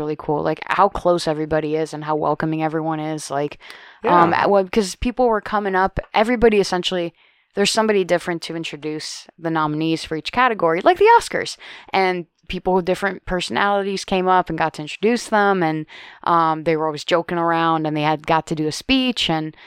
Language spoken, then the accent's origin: English; Pittsburgh, Pennsylvania, United States; And I was like, oh, we're from Pittsburgh.